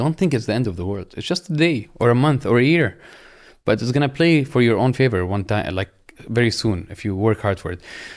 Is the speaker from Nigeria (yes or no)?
no; Syria; moved away; I remember booking a ticket to Syria, to my home country, and I called my wife